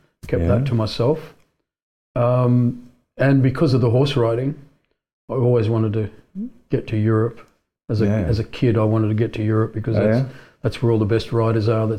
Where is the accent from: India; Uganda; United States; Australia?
Australia; moved away as an adult; now in London, United Kingdom; Kathy and myself, we came from Australia to take on what was basically the leadership change of that.